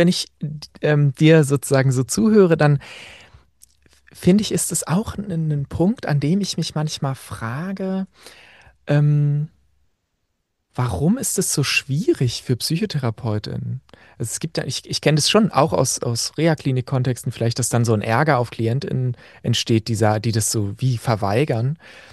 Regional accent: Saxony, Germany; accent: Saxon; ich werde immer, was weiß ich, ausgelacht für meinen sächsischen Akzent, als Teil von Diskriminierung Ost

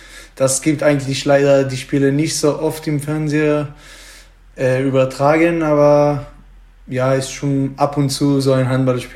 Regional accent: Israel; German is a second language; Ja, ich komme so zwischen Jerusalem und Tel Aviv, da ist so ein kleiner Dorf, da wohne ich. Ruhiger Dorf, cooler Platz eigentlich.

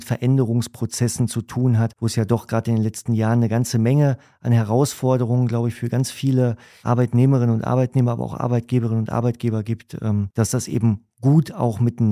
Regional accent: Recklinghausen, North Rhine-Westphalia, Germany; born there; now in Cologne, Germany; tatsächlich geboren bin ich in Recklinghausen im schönen Ruhrgebiet und wohne noch in Köln, weil meine Frau und ich da einfach unsere Heimat gefunden haben.

